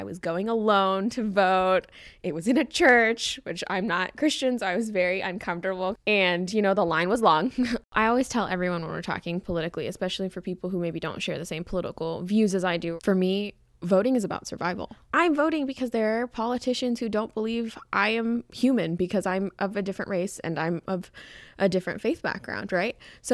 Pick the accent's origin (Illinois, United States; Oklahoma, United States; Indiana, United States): Oklahoma, United States; also born or lived in Arizona; I'm a second generation American, so my parents immigrated from Pakistan. I was born in Arizona, but I was basically raised in Oklahoma.